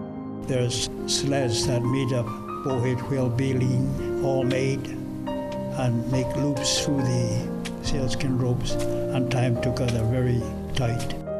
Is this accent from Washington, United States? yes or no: no; St. Lawrence Island, Alaska, United States; born there; I was born here on St. Lawrence Island.